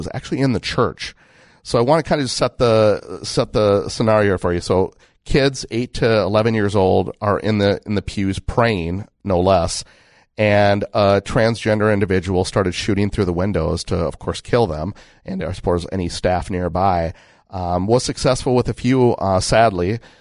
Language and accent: English; Minnesota, United States; I'm from the Minnesota area, obviously Lakes Country, right? But I lived in Minneapolis, and there's a reason that I left, right?